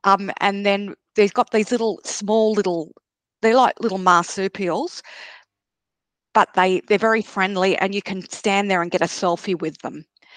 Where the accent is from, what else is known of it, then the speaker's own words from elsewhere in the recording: Sydney, New South Wales, Australia; born there; I was born in Sydney, and I absolutely love Sydney.